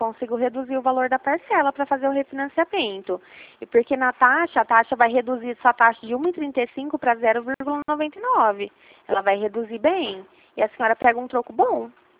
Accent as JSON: {"language": "Portuguese", "town": "Ribeirão Preto", "region": "São Paulo", "country": "Brazil", "said": "Eu sou aqui de Ribeirão Preto, aqui da Presidente Vargas"}